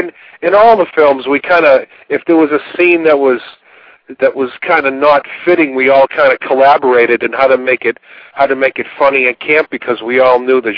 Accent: Boston, Massachusetts, United States; I grew up in the Boston area, played all through high school and college

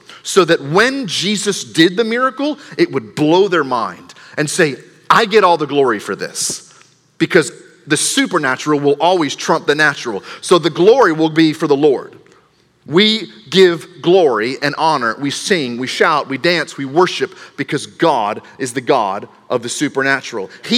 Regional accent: Maryland, United States; If you're visiting this morning, I'm originally from Maryland.

